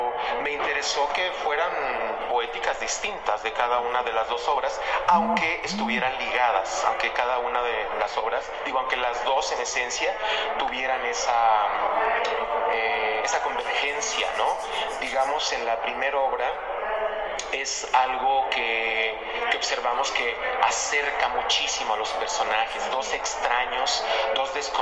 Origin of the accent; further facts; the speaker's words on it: Ciudad Juárez, Chihuahua, Mexico; now in Mexico City, Mexico; Yo soy del norte, yo soy de Ciudad Juárez, Chihuahua. Y bueno, hace muchísimos años que me vine a la Ciudad de México, hace casi 20 años.